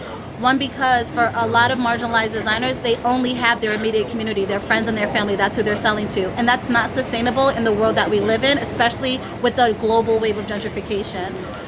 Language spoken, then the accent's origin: English; Florida, United States; also born or lived in Jamaica; I'd say, no, I'm Jamaican. I grew up in Florida. I'm so different.